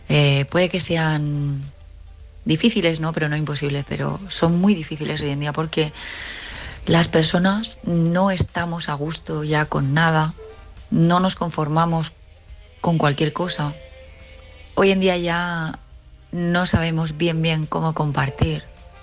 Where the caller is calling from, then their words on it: El Prat de Llobregat, Catalonia, Spain; del Prat de Llobregat y bueno, siento que sea un poco triste este mensaje